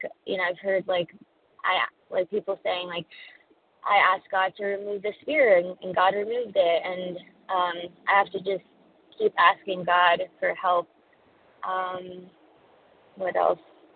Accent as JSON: {"language": "English", "region": "Pennsylvania", "country": "United States", "lives_now": "California, United States", "said": "I'm from Pennsylvania. I'm in California."}